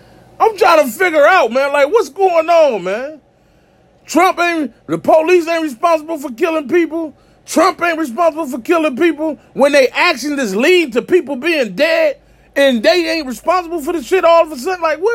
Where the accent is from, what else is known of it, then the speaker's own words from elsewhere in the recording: United States; As an American, somebody that was born here, ancestors built the country.